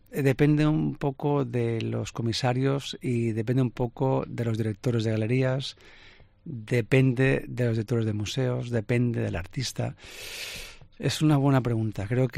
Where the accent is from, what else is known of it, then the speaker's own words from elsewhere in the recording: Palma de Mallorca, Balearic Islands, Spain; Yo soy de Palma de Mallorca y cuando era pequeño iba al sur de la isla a nadar a las playas